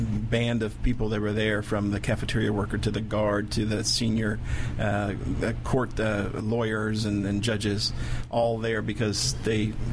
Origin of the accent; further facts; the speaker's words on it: Washington, District of Columbia, United States; I'm a native Washingtonian.